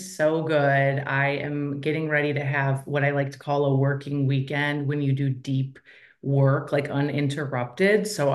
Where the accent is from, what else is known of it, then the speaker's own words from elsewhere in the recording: Minnesota, United States; You know, I am a girl from Minnesota. So I was raised by a single mom.